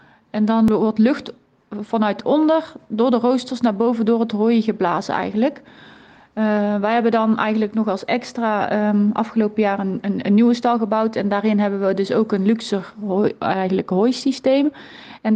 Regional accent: Wollerau, Schwyz, Switzerland; now in Netherlands; ik kom uit Wollerau. Dat ligt in Zwitserland.

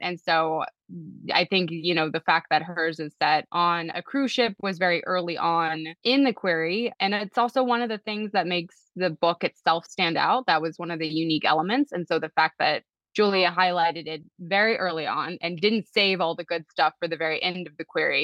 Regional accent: Kentucky, United States; And then I'm always looking for a really good Southern set story because I am from Kentucky.

